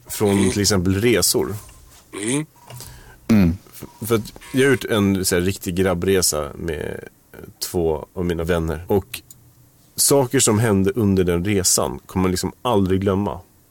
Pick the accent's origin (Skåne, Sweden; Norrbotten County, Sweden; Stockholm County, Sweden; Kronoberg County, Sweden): Stockholm County, Sweden; Stockholm; jag som inbiten stockholmare